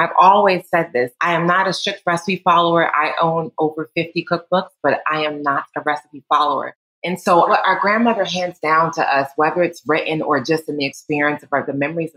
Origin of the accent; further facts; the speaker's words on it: Atlanta, Georgia, United States; I grew up in Atlanta, and I remember church functions, after church functions, or any holiday at the church, getting together with family reunions, Sundays at grandma's, Saturdays too